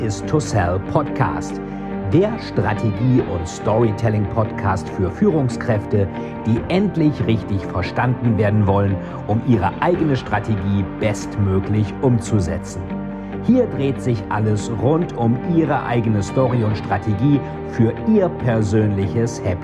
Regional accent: Lilienthal, Lower Saxony, Germany; also ich bin in Lilienthal zur Schule gegangen, in Niedersachsen

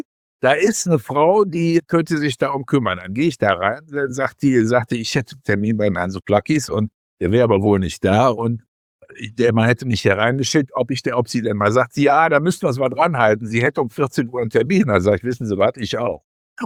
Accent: Mönchengladbach, North Rhine-Westphalia, Germany; born there; von meinem Studienort Göttingen zu meinem Geburtsort Mönchengladbach 300 Kilometer fahren musste

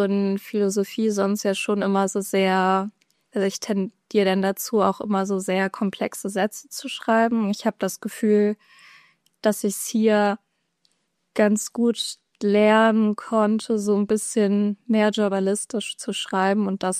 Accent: Kiel, Schleswig-Holstein, Germany; also born or lived in Bremen; ich komme aus Kiel, bin dann nach Bremen gezogen.

